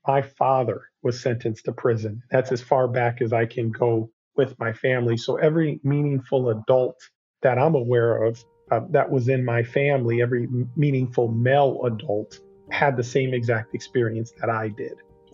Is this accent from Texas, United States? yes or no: no; Milwaukee, Wisconsin, United States; born there; I was born in Milwaukee, Wisconsin, a great city.